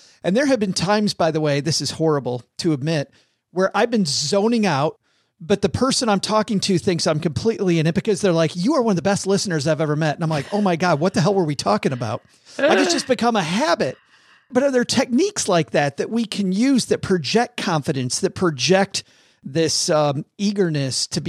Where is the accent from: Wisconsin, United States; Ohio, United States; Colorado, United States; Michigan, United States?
Michigan, United States; Kalamazoo; Well, yeah, I'm a Spartan. And I grew up in Kalamazoo.